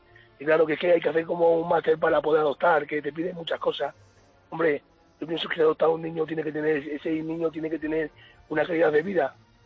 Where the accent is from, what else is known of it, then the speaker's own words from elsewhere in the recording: Spain; born there; Nací en España. Me acogieron recién nacido.